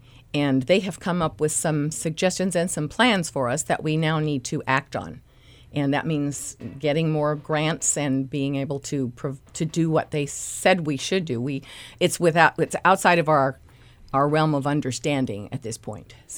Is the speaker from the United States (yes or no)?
yes; California, United States; because you know, we're from California.